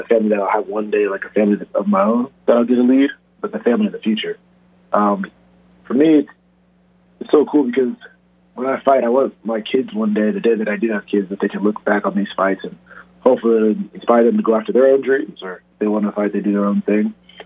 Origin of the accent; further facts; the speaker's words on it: Fort Lauderdale, Florida, United States; born there; I live in Deerfield Beach, and I was born in Fort Lauderdale, but I live in Deerfield Beach, so it's just the next, like, two towns up.